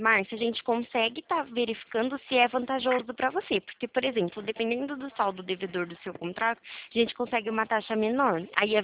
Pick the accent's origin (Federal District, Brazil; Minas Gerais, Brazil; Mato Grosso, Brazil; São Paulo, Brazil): São Paulo, Brazil; Araras